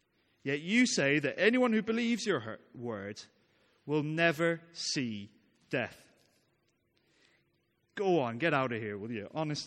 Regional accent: Ireland; Now, I'm not sure it's just because I'm an Irishman

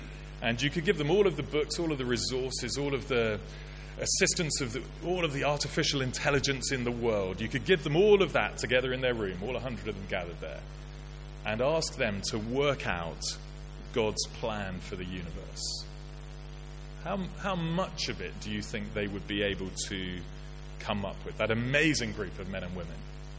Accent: United Kingdom; It's just because we're British and we're not very good with emotions

